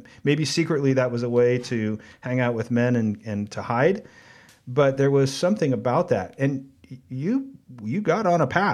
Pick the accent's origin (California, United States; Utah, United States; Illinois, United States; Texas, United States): California, United States; Moraga; I grew up in Moraga